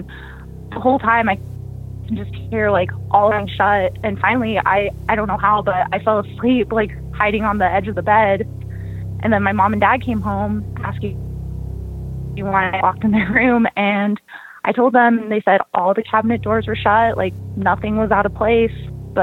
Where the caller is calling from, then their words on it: Salt Lake City, Utah, United States; Hi, I'm calling from SLC, Utah.